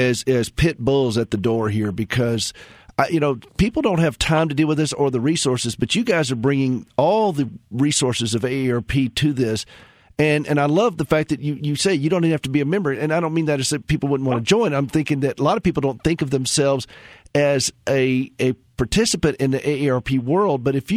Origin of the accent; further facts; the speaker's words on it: the South, United States; accent: southern; Don't mind my southern accent.